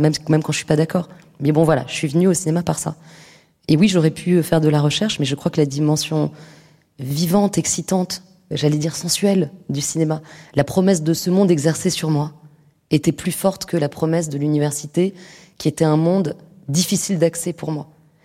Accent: Paris, Île-de-France, France; born there; je suis née à Paris, j'avais un capital culturel dans ma famille

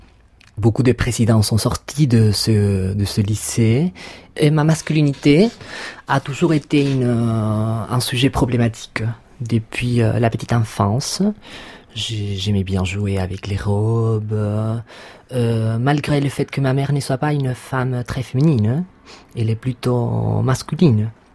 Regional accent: Santiago, Santiago Metropolitan, Chile; Bon, je viens du Chili, de la capitale Santiago. J'ai grandi à Santiago du Chili.

